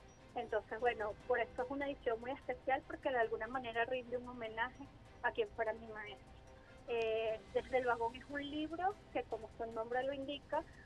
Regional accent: San Antonio de los Altos, Miranda, Venezuela; also born or lived in Caracas; ambos sanantoñeros, de San Antonio de los Altos. Yo nací en Caracas, pero me crié en San Antonio de los Altos, por lo tanto me considero mirandina.

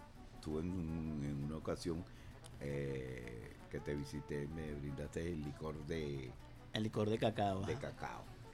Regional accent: Venezuela; de Venezuela es uno de los países con más alta reserva en agua.

